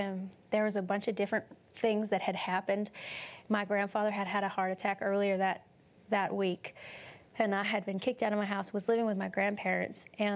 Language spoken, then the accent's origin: English; Arlington, United States; Well, I grew up in Arlington here and with my mother, and my mother was a single mom